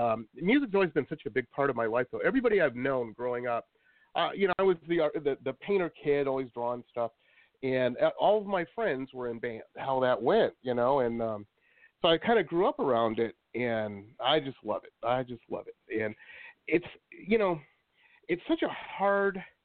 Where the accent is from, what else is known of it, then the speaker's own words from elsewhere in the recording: Detroit, Michigan, United States; I grew up in Detroit and then went to college in Boston.